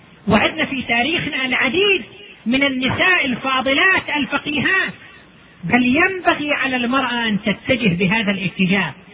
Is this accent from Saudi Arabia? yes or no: yes; Saudi Arabia; في إحصائية حتى عندنا هنا في بلدنا، أن الخريجات من الجامعات عندنا في السعودية